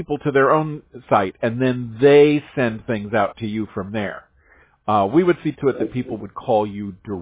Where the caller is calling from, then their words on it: California, United States; I'm calling you from Orange County, California. We are right around the corner from Google.